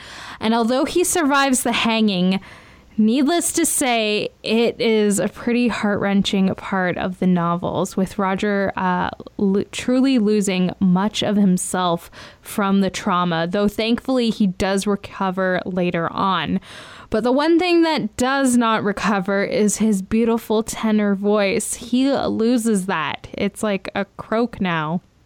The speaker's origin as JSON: {"language": "English", "country": "Canada", "said": "being Canadian here, it's very much a different story"}